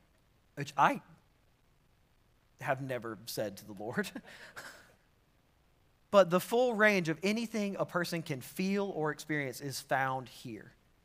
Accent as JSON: {"language": "English", "country": "United States", "said": "I'm still from Franklin County."}